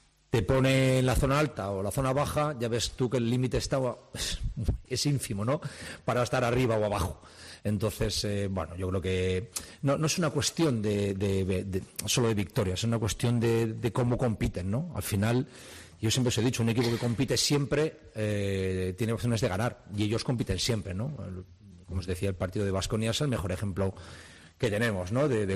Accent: Spain; somos españoles

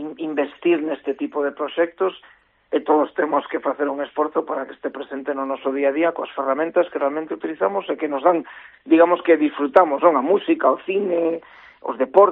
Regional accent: Galicia, Spain; moved away; eu tamén creía que lle debía un pouco iso a Galicia e a miña lingua, que, bueno, levo moitos anos fora, e perdón, se o meu galego non é tan bo como a xente que ainda está por aí

